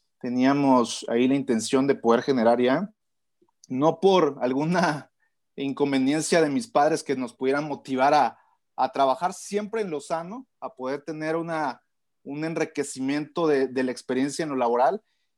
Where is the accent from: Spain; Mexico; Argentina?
Mexico; Tuxtla Gutiérrez, Chiapas; yo soy originario de Tuxtla Gutiérrez. La verdad es que vengo de familia de bastante trabajo desde mis abuelos.